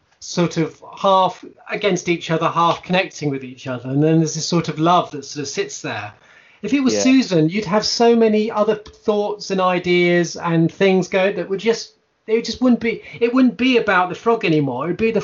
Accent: Manchester, North West England, United Kingdom; born there; I was born in Manchester as well, and I've lived various places. My accent is a mess.

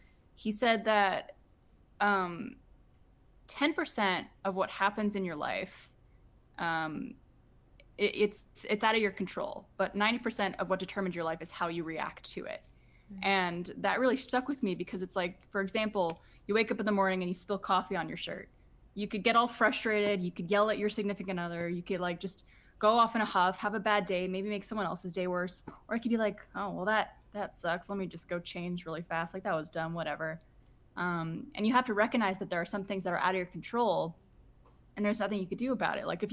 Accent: Ottawa, Ontario, Canada; also born or lived in Montreal; I was born in Montreal, and then I moved to Ottawa when I was a kid, and then I went back to Montreal for college

